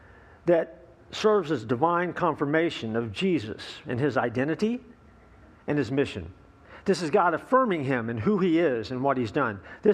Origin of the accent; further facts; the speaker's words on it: Winter Park, Florida, United States; as a kid growing up, I have Southern Baptist roots, and I grew up over in Winter Park at the Killarney Baptist Church at the time